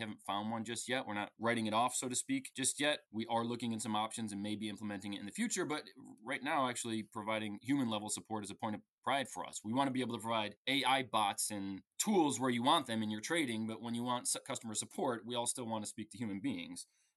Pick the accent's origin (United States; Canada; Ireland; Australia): United States; moved away as an adult; now in London, United Kingdom; So I'm an American. My accent probably gives me away there, but I'm based in London. Been there for 15 years.